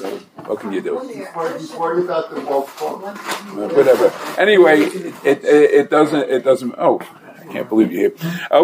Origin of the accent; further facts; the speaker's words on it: New York City, New York, United States; Don't laugh. I come from New York City.